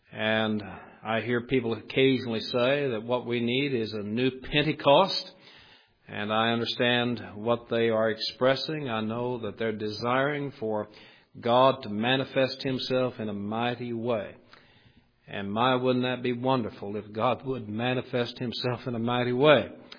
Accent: Illinois, United States; born there; After all, I was born in Illinois, and I speak Illinois.

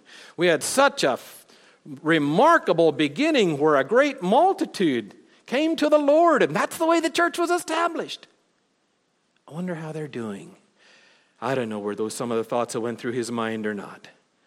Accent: the South, United States; I'm from the South. And down there we say y'all, which is a contraction of you all.

